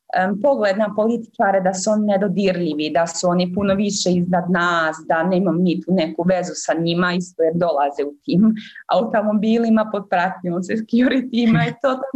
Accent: Bosnia & Herzegovina; U Evropskom parlamentu sam se zaposlila kao Bosanka i Hercegovka i trebalo je posebno odobrenje da se zaposlim, jer nisam državljanka Evropske unije

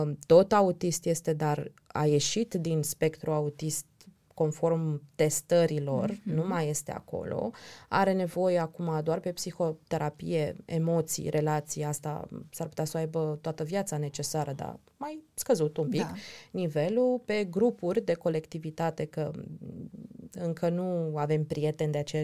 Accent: Romania; La noi, la români, încă e o estimare.

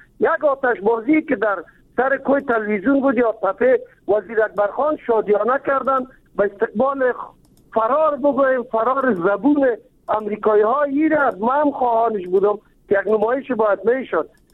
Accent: Kabul, Afghanistan; چون ما از کابل هستیم

